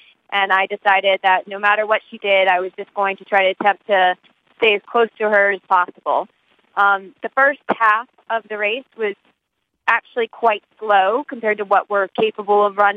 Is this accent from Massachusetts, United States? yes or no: yes; Boston, Massachusetts, United States; I'm from Boston, and I would watch the Boston Marathon